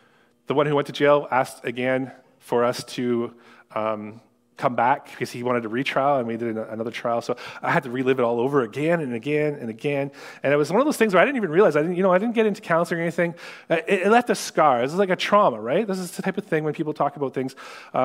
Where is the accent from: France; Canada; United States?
Canada; Sarnia, Ontario; I grew up in Sarnia, so I've seen some fights before.